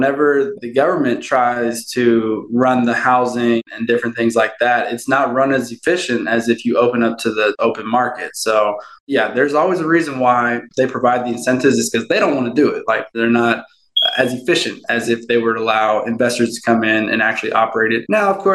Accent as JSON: {"language": "English", "town": "Houston", "region": "Texas", "country": "United States", "tie": "born or raised there", "said": "born and raised in Houston, Texas."}